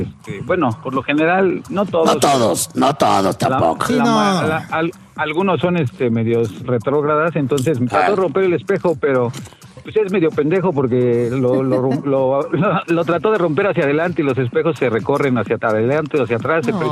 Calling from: Cuautitlán Izcalli, State of Mexico, Mexico; Estoy aquí por Cuautitlán Izcalli, hermanito.

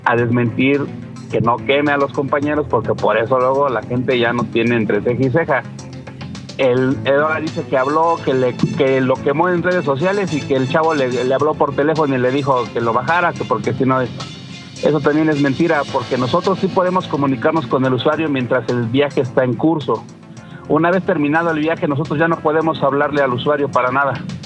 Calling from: Mexico City, Mexico; De la Ciudad de México.

